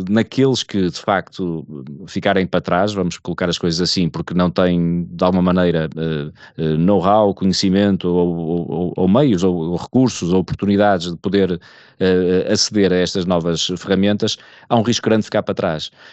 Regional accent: Portugal; a mim enquanto português

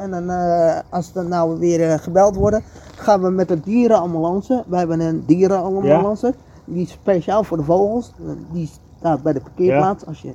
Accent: Julianendorp, North Holland, Netherlands; En wij komen uit Julianendorp vandaan.

